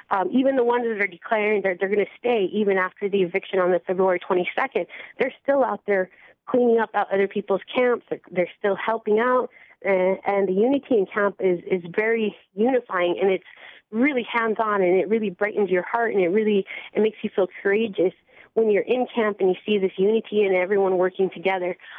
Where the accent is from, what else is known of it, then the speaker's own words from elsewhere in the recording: Standing Rock, North Dakota, United States; I'm from Standing Rock, and I want to respond to Craig.